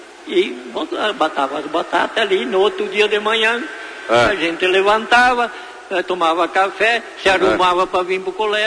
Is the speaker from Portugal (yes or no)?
no; Pontão, Rio Grande do Sul, Brazil; Me criei, nasci e me criei no Pontão.